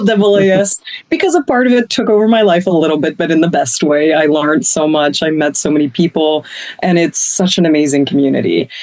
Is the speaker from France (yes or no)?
yes; Paris, Île-de-France, France; I didn't grow up with telescopes, and I come from Paris, which is a cloudy place.